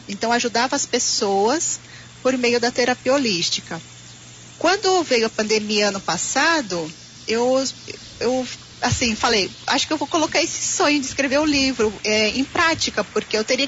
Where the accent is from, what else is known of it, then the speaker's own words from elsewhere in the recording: Bahia, Brazil; sendo baiana e vivi, né, nesse meio rural